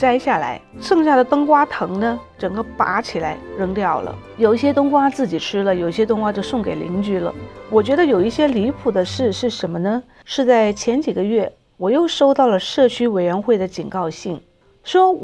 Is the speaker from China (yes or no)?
no; Chile; now in United States; 我跟随父母从南美洲智利移民到美国已经很多年了